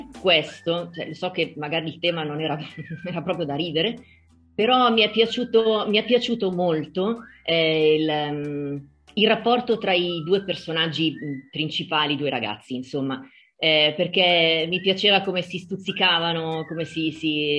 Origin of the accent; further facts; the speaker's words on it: Novara, Piedmont, Italy; Io sono nata e cresciuta a Novara, che è in Piemonte.